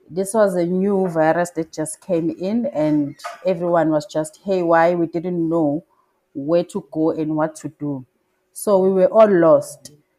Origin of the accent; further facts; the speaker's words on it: Durban, KwaZulu-Natal, South Africa; I am originally from Durban.